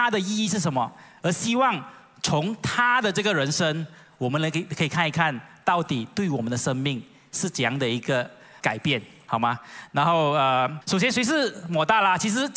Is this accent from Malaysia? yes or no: yes; Kuantan, Pahang, Malaysia; 因为我来自关丹，关丹也是出名咸鱼，